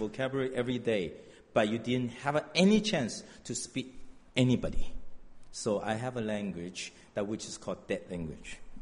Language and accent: English; China; moved away; I grew up in China, and then born and raised there, and then I left China in 1981